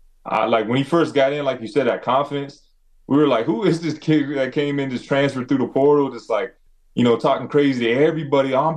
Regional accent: Idaho, United States; So I come from the Nez Perce Reservation. That's where my people from. Both my parents grew up on the reservation.

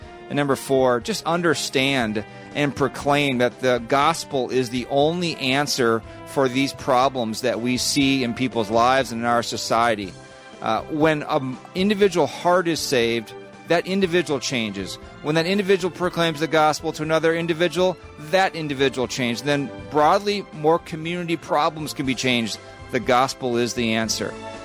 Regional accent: Minnesota, United States; I'm a husband. I'm a father. I'm a son. I'm a American. I'm a Minnesotan.

